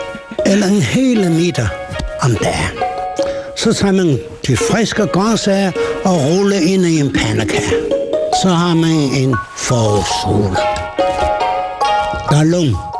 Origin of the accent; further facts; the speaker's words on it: China; Danish is a second language; now in Denmark; Hjemme i Kina, når foråret rigtig kommer, så springer blomsterne ud, og alle grøntsagerne spirer.